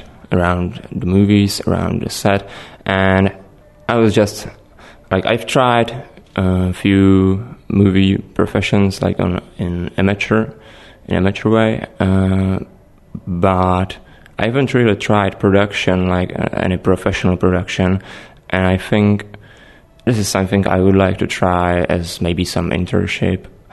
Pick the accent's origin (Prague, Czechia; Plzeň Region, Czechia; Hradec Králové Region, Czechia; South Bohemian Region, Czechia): Hradec Králové Region, Czechia; Hradec Králové; English is a second language; We make quite a big cultural thing in my hometown. It's Hradec Králové. It's roughly around 100,000 inhabitants, so it's not that big, but it's not small either.